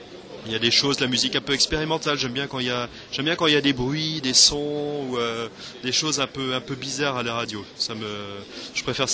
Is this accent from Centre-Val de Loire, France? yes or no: no; Nantes, Pays de la Loire, France; Bah moi je suis nantais